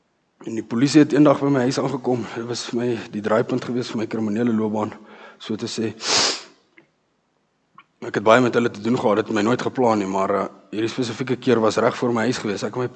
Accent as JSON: {"language": "Afrikaans", "town": "Pretoria", "region": "Gauteng", "country": "South Africa", "said": "Ek het na die local hoërskool toe gegaan, na waar ek vandaan kom in Pretoria."}